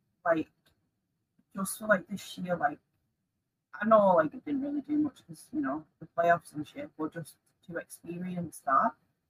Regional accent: England, United Kingdom; I grew up in English football culture, like, I ain't scared.

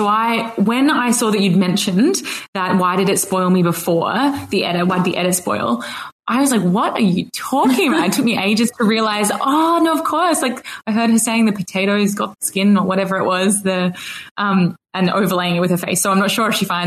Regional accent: Adelaide, South Australia, Australia; I've moved back to my hometown, Adelaide, which is in South Australia, which is great.

